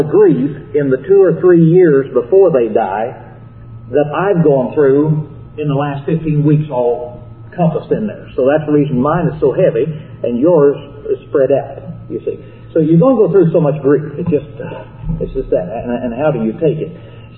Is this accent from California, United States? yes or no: no; Illinois, United States; Still, back in my hometown of Illinois, there is a night set aside